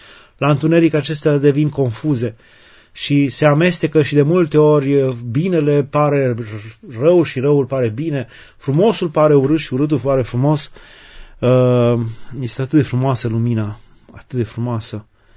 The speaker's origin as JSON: {"language": "Romanian", "region": "Hunedoara County", "country": "Romania", "tie": "born or raised there", "said": "pentru că am copilărit foarte mult în Valea Jiului, într-o zonă umbroasă, în care soarele răsărea târziu și apunea foarte repede"}